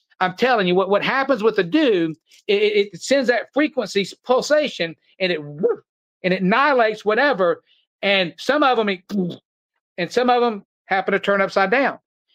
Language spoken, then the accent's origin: English; United States; You know, I'm still an American. This is a free country.